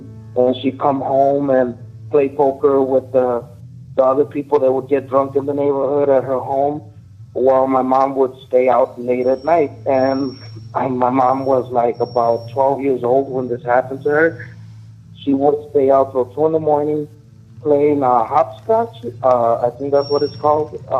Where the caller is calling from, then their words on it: Chicago, Illinois, United States; I'm coming from Chicago.